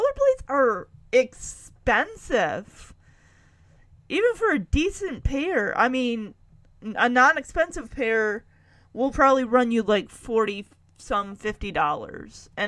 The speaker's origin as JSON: {"language": "English", "town": "Lowell", "country": "United States", "tie": "born or raised there", "said": "Because I grew up in Lowell, and it's a farming community, a farming town, and they had 4-H."}